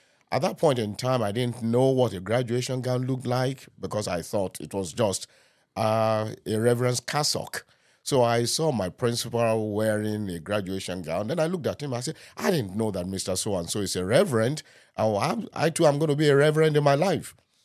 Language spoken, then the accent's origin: English; Nigeria; accent: African; now in Philippines; So I'm an African, specifically, I'm a Nigerian. I was born in Nigeria. Some decades ago, and I grew up in Nigeria, and from there moved to the Philippines as a missionary.